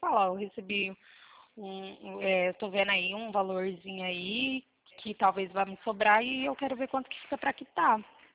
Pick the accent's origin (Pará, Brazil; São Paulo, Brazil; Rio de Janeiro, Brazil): São Paulo, Brazil; Bebedouro